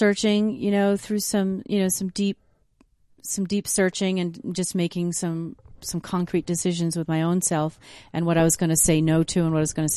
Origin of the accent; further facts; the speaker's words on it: Maine, United States; Most of the time, and I'm from Maine.